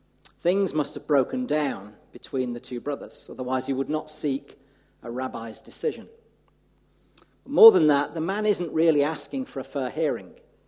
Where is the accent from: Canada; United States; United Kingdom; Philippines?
United Kingdom; North West England; now in Godalming, United Kingdom; You may pick up a twang in my accent. I'm from the Promised Land in the Northwest, just close to Liverpool, not close enough that I could be counted a Scouser. My mum is, but I was born at the posh end of Merseyside, who like to call themselves Lancashire.